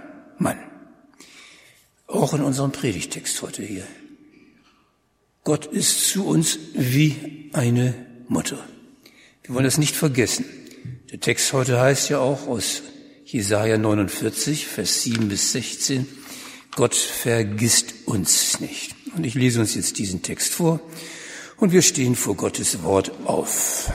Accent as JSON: {"language": "German", "region": "Bremen", "country": "Germany", "said": "Ich bin auch Bremer."}